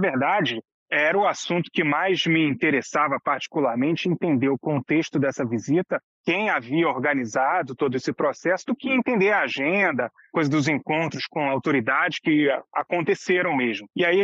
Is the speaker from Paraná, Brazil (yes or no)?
no; Rio de Janeiro, Brazil; now in Israel; Eu sou do Rio, então qualquer coisa que esteja abaixo de 18 graus está muito frio para mim